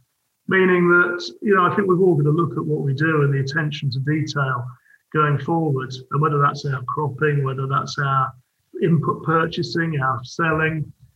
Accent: United Kingdom; I think one big concern we've all got at the moment as British farmers is that politically we're still importing food that's produced to a lesser standard.

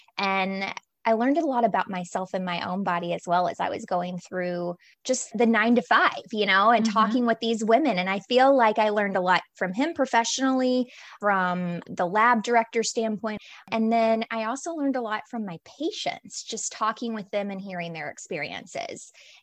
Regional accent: Kentucky, United States; So I'm from Kentucky, and I graduated nursing school kind of unsure really where I was going to be going and what I wanted to do.

